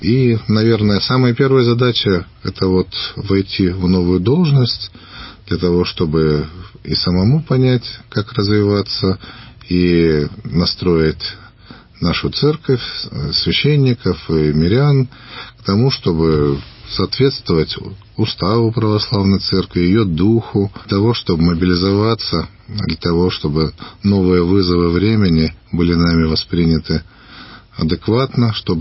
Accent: Irkutsk, Irkutsk Oblast, Russia; Я здесь долгое время служил, был секретарем епархии. Я уроженец Иркутска.

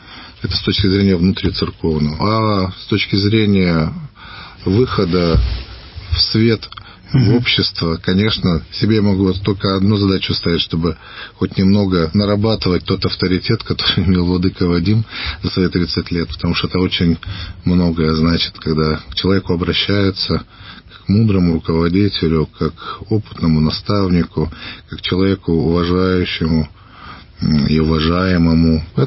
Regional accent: Irkutsk, Irkutsk Oblast, Russia; Я здесь долгое время служил, был секретарем епархии. Я уроженец Иркутска.

